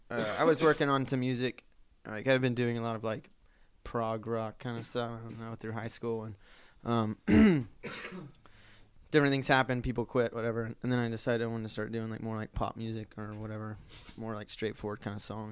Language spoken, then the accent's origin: English; Cleveland, Tennessee, United States; Cleveland, Tennessee, which is right outside of C